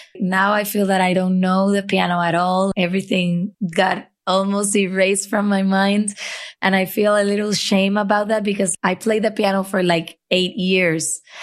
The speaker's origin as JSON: {"language": "English", "country": "Puerto Rico", "said": "oh, you think that just because I'm from the Caribbean and our climate is like"}